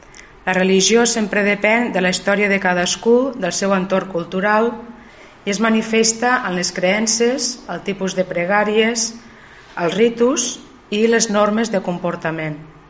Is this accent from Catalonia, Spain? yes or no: yes; Reus, Catalonia, Spain; sóc carmelita descalça de la comunitat de Terrassa, sóc filla de Reus i des de fa 6 anys, podríem dir, estic fent una experiència de vida eremítica en un poble d'aquí a la vora.